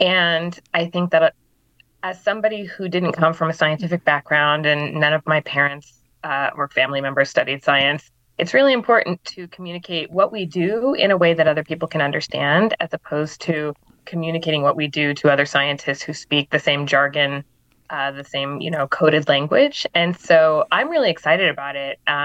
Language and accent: English; Santa Rosa, California, United States; So I am originally from Santa Rosa, California, which is about 60 miles west of here.